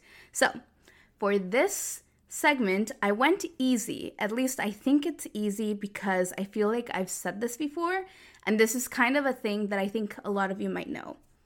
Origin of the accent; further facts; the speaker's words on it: Guerrero, Mexico; is from my home state of Guerrero